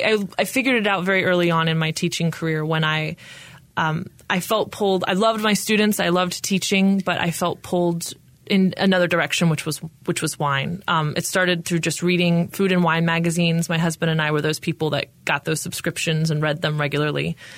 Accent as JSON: {"language": "English", "town": "Raleigh", "region": "North Carolina", "country": "United States", "tie": "born or raised there", "said": "I grew up in Raleigh, in North Carolina, obviously."}